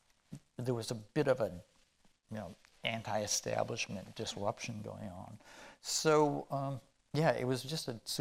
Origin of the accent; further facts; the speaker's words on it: Goleta, California, United States; also born or lived in Los Angeles; I was born in Los Angeles. I grew up here in Santa Barbara, but actually Goleta, like right over there. So I grew up in Goleta. We moved here when I was like 5 or 6 years old.